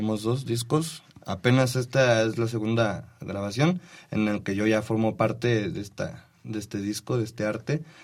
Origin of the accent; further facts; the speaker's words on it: Iztapalapa, Mexico City, Mexico; Es nuestra casa, Iztapalapa. Venimos de Iztapalapa y tenemos que cumplir con nuestra gente, Iztapalapa.